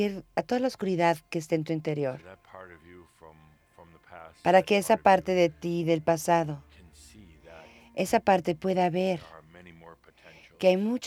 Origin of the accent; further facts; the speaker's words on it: Wisconsin, United States; Sí, nosotros somos de Wisconsin, así que lo sabemos.